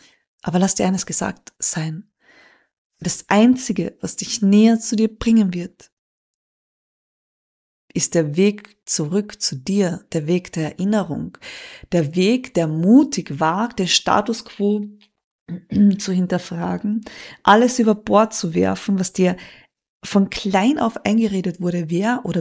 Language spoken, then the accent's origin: German; Austria; So, sagen wir halt bei uns in Österreich.